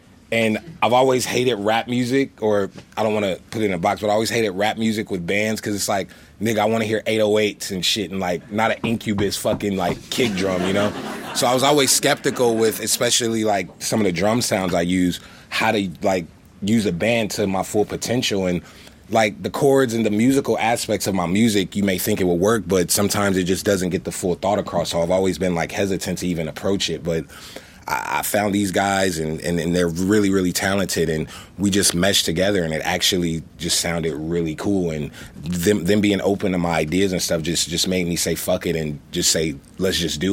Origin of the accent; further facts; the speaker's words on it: Los Angeles, California, United States; I'm from Los Angeles, California, where we can wear shorts 24/7.